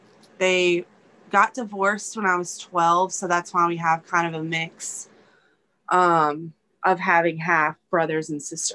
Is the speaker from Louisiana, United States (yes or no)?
yes; Louisiana, United States; I am 37 years old, and I'm from Louisiana. I grew up in the United Pentecostal Church